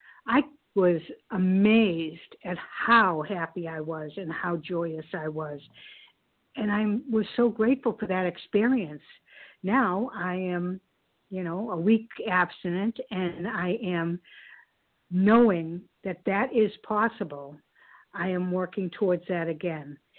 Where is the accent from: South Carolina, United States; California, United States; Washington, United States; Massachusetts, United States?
Massachusetts, United States; I'm from Cape Cod, Massachusetts.